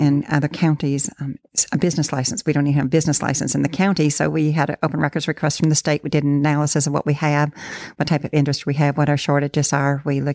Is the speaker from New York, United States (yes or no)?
no; Fond du Lac, Wisconsin, United States; No, I'm from Fond du Lac, Wisconsin.